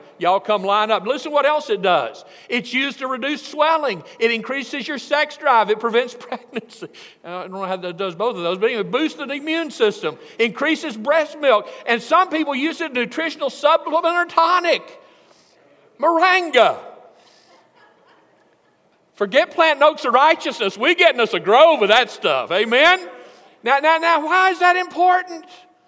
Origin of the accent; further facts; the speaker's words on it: Alabama, United States; now if you're a botanist, forgive me, I'm from Alabama, so this is my best shot, okay?